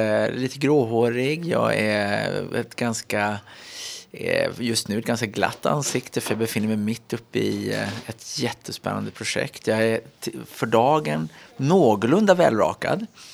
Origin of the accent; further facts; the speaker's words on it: Uppsala, Uppsala County, Sweden; born there; När jag föddes i Uppsala 1968